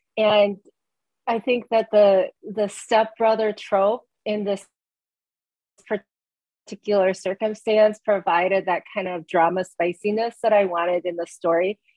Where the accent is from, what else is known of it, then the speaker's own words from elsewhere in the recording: Midwest, United States; as a Korean adoptee, I grew up in the Midwest, and my relationship to my birth culture is very thin. I can't speak Korean.